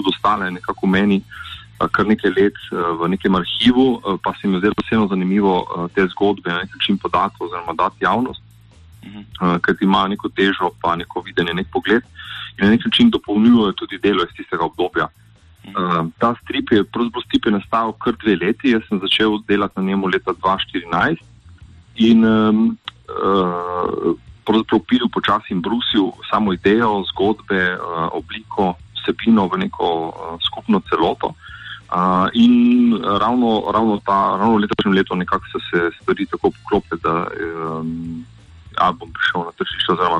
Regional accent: Littoral, Slovenia; moved away; Sam namreč izhajam iz Primorske in sem se leta 1997 preselil na Štajersko

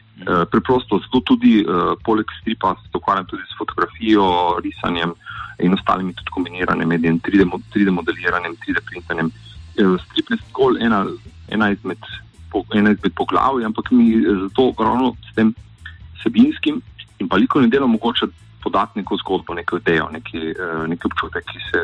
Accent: Littoral, Slovenia; moved away; Sam namreč izhajam iz Primorske in sem se leta 1997 preselil na Štajersko

